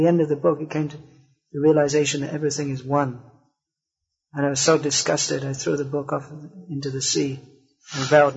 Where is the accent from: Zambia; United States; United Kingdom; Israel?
United Kingdom; England; No, my mother's from Ireland, my father's from England. I was born and brought up in England.